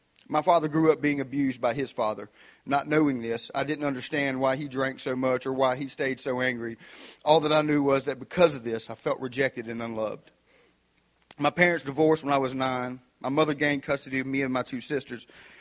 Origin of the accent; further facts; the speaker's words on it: Louisiana, United States; I'm 37 years old. I'm from Gina, Louisiana.